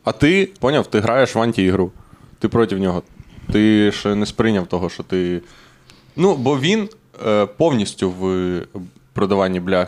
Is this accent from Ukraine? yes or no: yes; Husiatyn, Ternopil Oblast, Ukraine; Я з Гусятина.